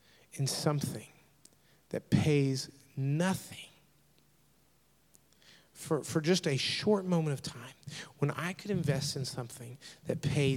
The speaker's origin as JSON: {"language": "English", "town": "The Woodlands", "region": "Texas", "country": "United States", "tie": "born or raised there", "said": "I grew up in the Woodlands."}